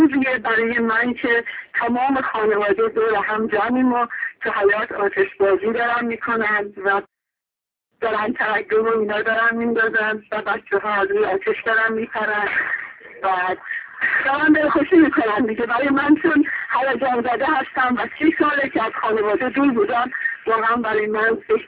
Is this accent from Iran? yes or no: yes; Azerbaijan, Iran; now in United States; بعد از مقیم آمریکا هستم مال آذربایجانم بعد از در حدود 30 سال آمریکا زندگی میکنم امسال اولین سالی که اومدم تو آذربایجان